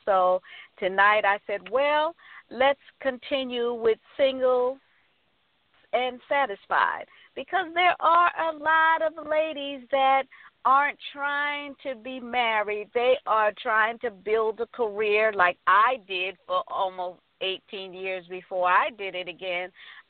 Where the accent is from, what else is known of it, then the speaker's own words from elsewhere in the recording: New York, United States; also born or lived in South Carolina; I'm from New York. Well, actually, I'm from South Carolina, but was raised in New York, and here I'm settled in South Florida.